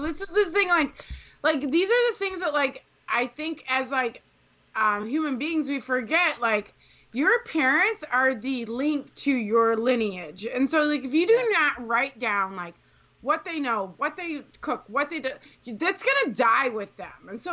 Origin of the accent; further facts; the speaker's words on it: Chicago, Illinois, United States; accent: Chicago; I have to say in my very Chicago accent, mm-hmm.